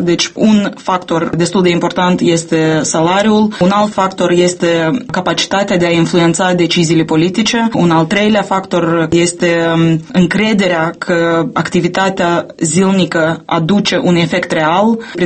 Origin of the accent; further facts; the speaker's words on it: Moldova; Și eu sunt moldovean. Eu mă consider patriot.